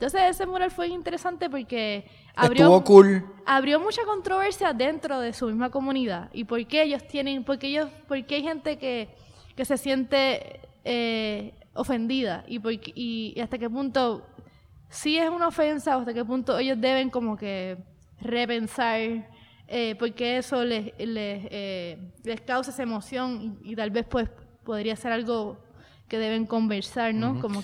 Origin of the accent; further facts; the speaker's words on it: Puerto Rico; Yo soy blanca y boricua